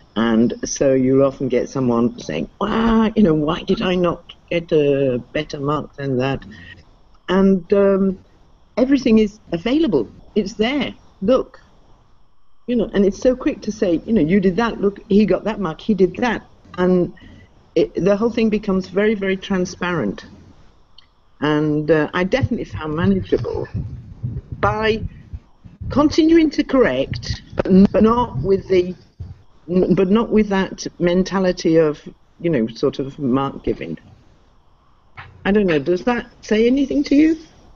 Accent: England, United Kingdom; And because we're English in a science university, we're kind of like out of mainstream anyway.

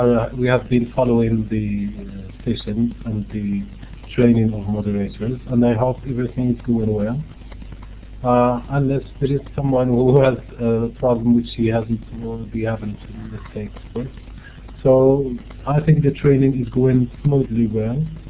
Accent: Morocco; English is a second language; from Morocco.

